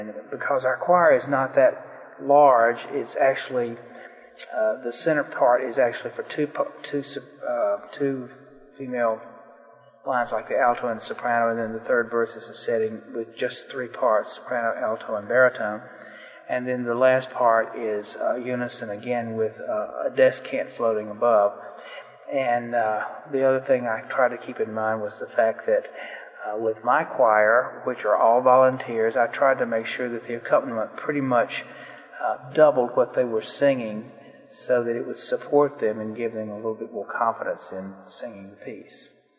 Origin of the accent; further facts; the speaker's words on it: Atlanta, Georgia, United States; I'm from Atlanta, Georgia.